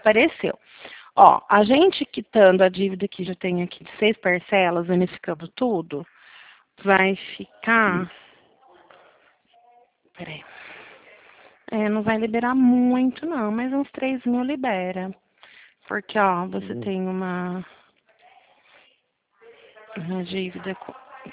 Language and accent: Portuguese; Porto Ferreira, São Paulo, Brazil; Eu sou do estado de São Paulo, interior. Conhece Porto Ferreira?